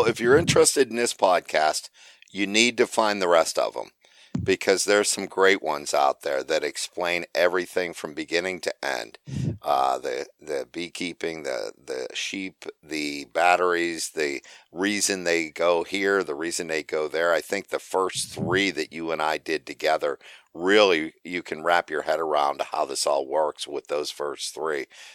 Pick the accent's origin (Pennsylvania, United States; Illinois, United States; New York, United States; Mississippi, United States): New York, United States; Especially, I'm a New Yorker. And I'll tell you, I live in a rural area